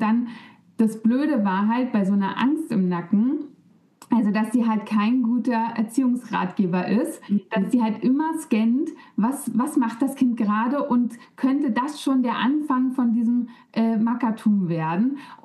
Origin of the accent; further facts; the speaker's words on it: East Germany, Germany; Ich bin selber noch in der DDR geboren quasi und ostsozialisiert, also gerade so noch, ne? Man sagt Wendekind für meinen Jahrgang 90er und bin aber eben noch ostsozialisiert. Meine ganze Familie ist aus dem Osten.